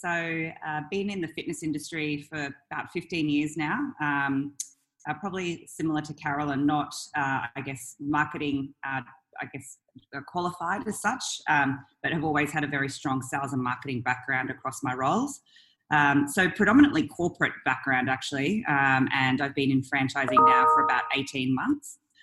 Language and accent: English; Hong Kong; now in Brisbane, Australia; I grew up in Hong Kong, so I guess this role is very exciting for me to still be working across the Asia Pacific region.